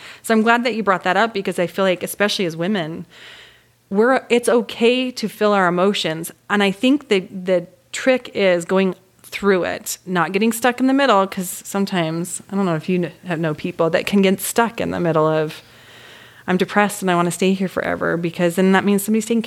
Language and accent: English; Orem, Utah, United States; I grew up in Orem, Utah and was Mormon